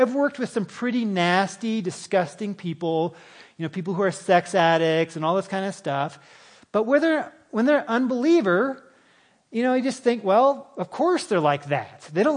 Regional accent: United States; I grew up in the Navajo Reservation. My parents are missionaries there.

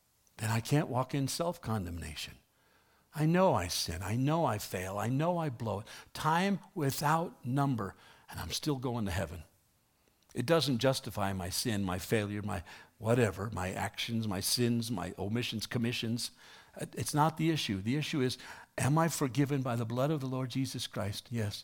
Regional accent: New York City, New York, United States; I grew up in New York getting rolled daily for my milk money in the hallways of PS1, public school 1 in New York City.

